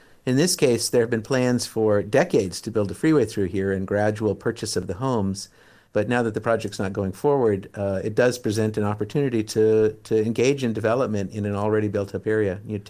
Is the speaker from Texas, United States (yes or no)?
no; Long Beach, California, United States; I grew up in Long Beach, just about a quarter of a mile with what was to become the 405 freeway.